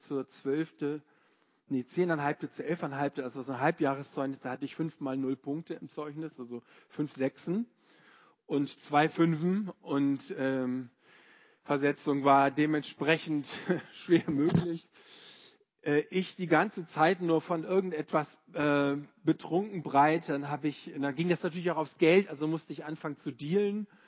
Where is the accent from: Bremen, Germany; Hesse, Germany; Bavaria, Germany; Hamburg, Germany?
Hamburg, Germany; Also ich komme aus Hamburg und bin da in einem Vorort aufgewachsen, es gehört noch zu Hamburg, den Namen Poppenbüttel. Gibt's wirklich und ich bin in Hummelsbüttel zur Schule gegangen.